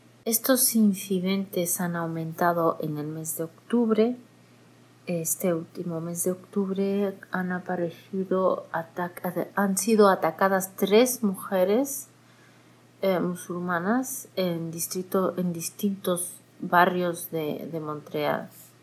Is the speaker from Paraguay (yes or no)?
no; Melilla, Spain